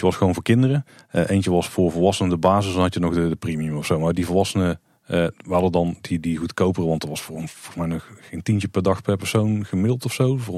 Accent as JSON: {"language": "Dutch", "country": "Netherlands", "said": "vooral als Hollander die gewoon nog kinderen heeft."}